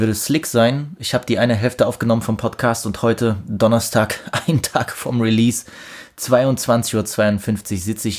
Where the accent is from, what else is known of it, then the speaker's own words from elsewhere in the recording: Germany; Habe gesagt, yo, ich bin Deutscher und riesen … Fan, bin extra hier nach Grigny gekommen